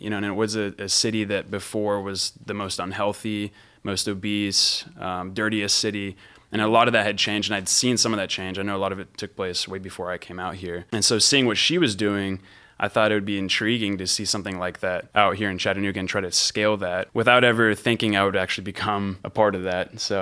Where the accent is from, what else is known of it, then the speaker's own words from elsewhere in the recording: Rome, Lazio, Italy; I grew up in Rome, Italy